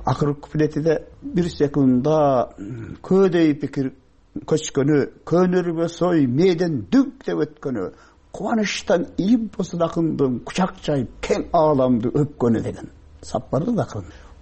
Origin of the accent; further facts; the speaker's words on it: Batken Region, Kyrgyzstan; Мен Лейректенмин.